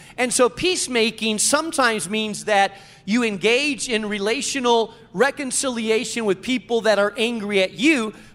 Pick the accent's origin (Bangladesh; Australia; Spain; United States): Spain; English is a second language; I grew up in Spain and lived in a village of 200 people.